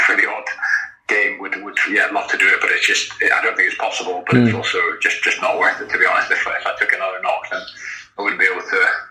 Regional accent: Hong Kong; growing up in Hong Kong, rugby wasn't you know, as popular as it is over in Scotland

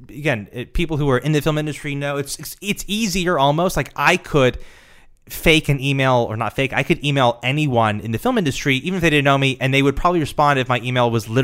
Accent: Nebraska, United States; I'm from Nebraska.

